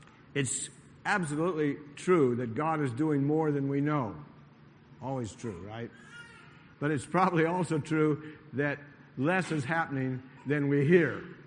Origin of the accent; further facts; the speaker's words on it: Boston, Massachusetts, United States; born there; that happens to be my team, I was born in Boston